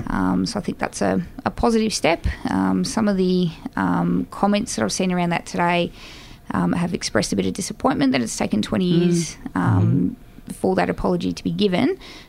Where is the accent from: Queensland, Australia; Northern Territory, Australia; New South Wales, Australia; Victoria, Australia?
Victoria, Australia; Melbourne; I'm originally from Melbourne.